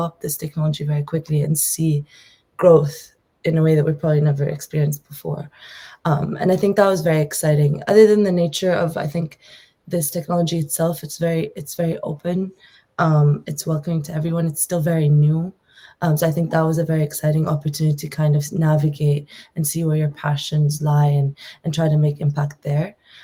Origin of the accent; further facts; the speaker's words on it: Jordan; So like I mentioned, I'm from the region. So I was born and raised in Jordan.